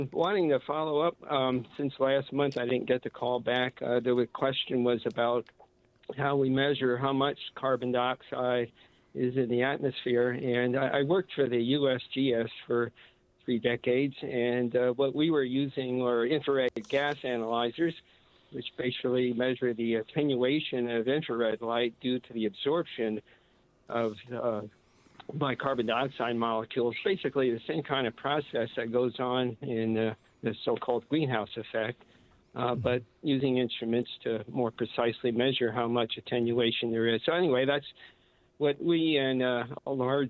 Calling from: Colorado, United States; Hi, guys. We're visiting from Colorado. Our son lives here in Milwaukee.

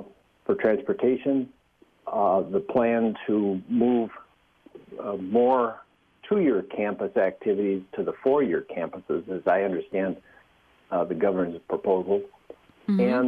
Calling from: Spooner, Wisconsin, United States; and I'm calling from Spooner, by the way, northern Wisconsin.

